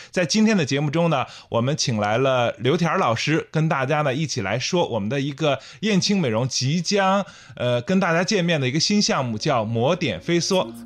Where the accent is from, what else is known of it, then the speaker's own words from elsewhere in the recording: China; 那么所以说它就会更加适合我们中国人这种情况